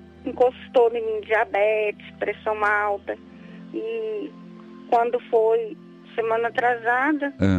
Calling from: Goiânia, Goiás, Brazil; Falo de Goiânia.

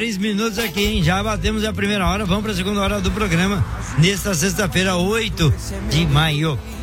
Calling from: Parobé, Rio Grande do Sul, Brazil; sou de Parobé, ligado com o tio aqui no Rio Grande do Sul.

